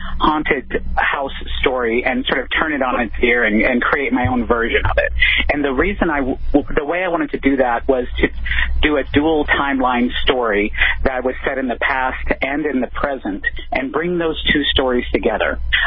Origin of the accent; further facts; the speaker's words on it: the South, United States; I grew up in the South, and I really love New Orleans.